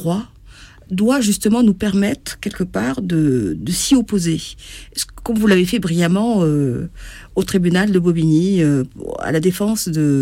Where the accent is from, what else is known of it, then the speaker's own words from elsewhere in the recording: Guinea; La Guinée, capitale Conakry.